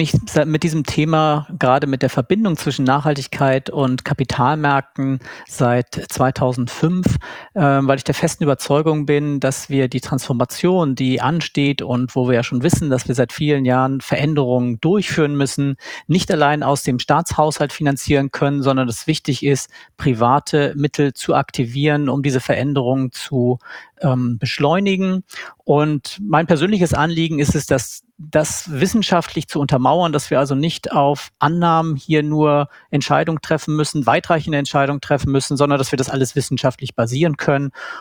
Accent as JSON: {"language": "German", "region": "Northern Germany", "country": "Germany", "said": "Was man als Norddeutscher so macht, wenn man das Meer vor der Haustür hat."}